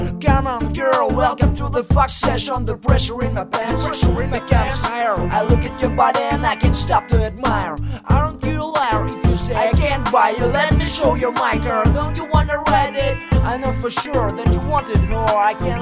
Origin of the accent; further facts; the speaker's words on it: Russia; English is a second language; Excuse me for my fucking accent. I know it sounds funny, but how the fuck can I rap in English without accent if I'm Russian and live in Russia?